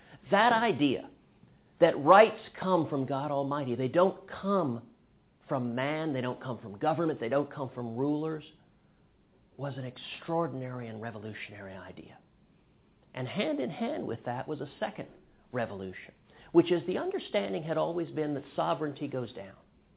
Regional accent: Houston, Texas, United States; In high school, growing up in Houston, I got involved with a group that was called the Free Enterprise Institute.

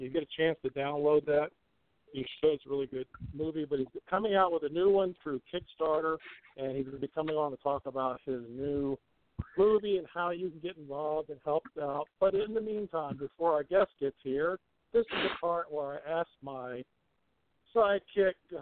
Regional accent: United States; Whatever. I'm American. I don't know how to say that crap.

